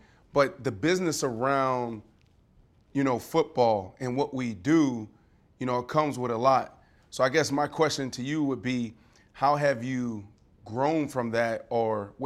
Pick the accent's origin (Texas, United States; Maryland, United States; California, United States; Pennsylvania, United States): Pennsylvania, United States; Pittsburgh; When they start playing bad, I'm from Pittsburgh. I'm riding with y'all.